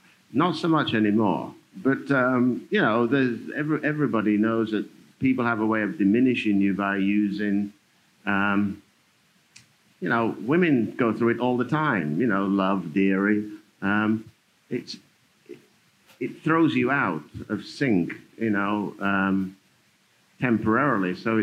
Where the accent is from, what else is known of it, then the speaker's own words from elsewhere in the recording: St. Kitts & Nevis; also born or lived in England; now in United Kingdom; All four of my grandparents are from St. Kitts. I was born in St. Kitts.